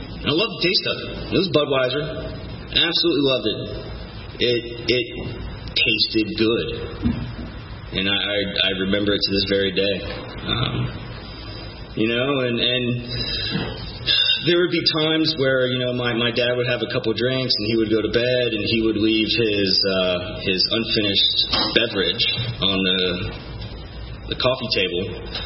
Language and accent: English; East Cobb, Georgia, United States; growing up in East Cobb in 81 and, you know, and being the only kid in a 10-mile radius that had the name